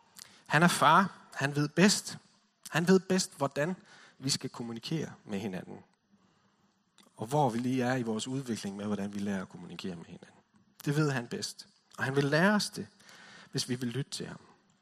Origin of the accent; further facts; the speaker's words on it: West Jutland, Denmark; Fordi jeg kommer fra Vestjylland, og det er ikke sådan lige med det.